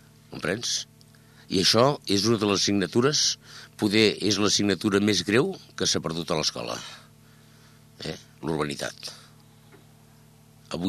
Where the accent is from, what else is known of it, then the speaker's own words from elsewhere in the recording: Castellar del Vallès, Catalonia, Spain; also born or lived in Barcelona; Sóc barceloní. Però la veritat es pot dir que, o sigui, estic tan arrelat aquí que pràcticament, encara que sigui castellarenc d'adopció, em van adoptar molt petit. Molt petit. Jo vaig arribar aquí, acabada la guerra